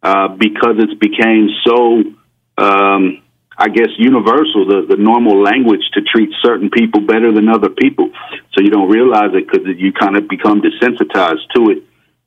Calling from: Coral Springs, Florida, United States; I'm calling from Coral Springs, Florida.

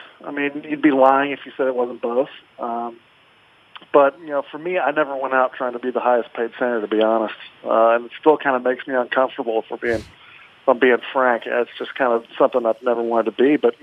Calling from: Kansas City, Missouri, United States; I'm here in Kansas City right now trying to get everything ready to roll back to Buffalo.

